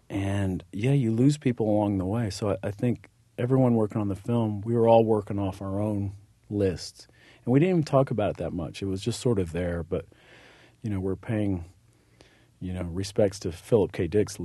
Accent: Texas, United States; You know, I grew up in East Texas, and it wasn't a career option, especially back then.

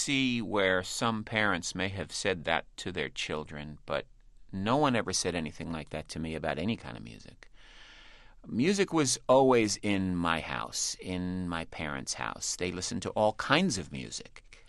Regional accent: New York City, New York, United States; growing up in New York, and in particular going to the UN school, which is, I went to the United Nations school from kindergarten all the way through high school.

